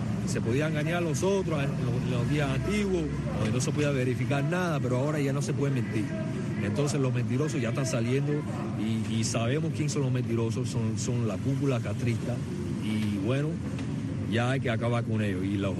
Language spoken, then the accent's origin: Spanish; New Jersey, United States; born there; mi padre es de Cuba, nació en La Habana, mi madre es de Perú. Yo nací aquí en Nueva Jersey, soy mitad cubano, mi abuelo es de La Habana, mi abuela es de Wine